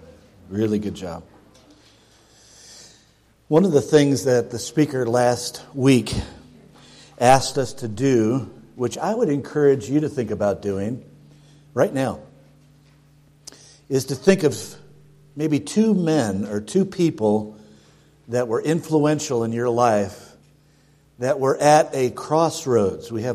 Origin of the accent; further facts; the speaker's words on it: Rochester, New York, United States; As I was growing up in Rochester, New York